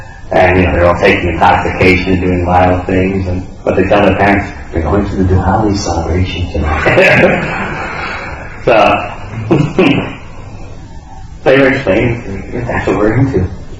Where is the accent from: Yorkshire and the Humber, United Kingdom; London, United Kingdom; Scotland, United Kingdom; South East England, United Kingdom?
London, United Kingdom